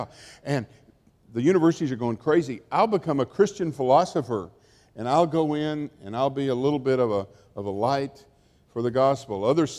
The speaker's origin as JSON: {"language": "English", "town": "Nashville", "region": "Tennessee", "country": "United States", "said": "I'm just from Nashville. We talk that way in Nashville."}